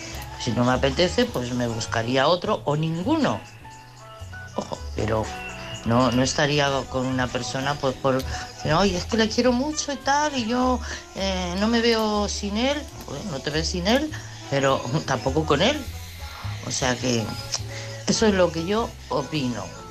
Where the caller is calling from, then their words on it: Madrid, Community of Madrid, Spain; de Madrid.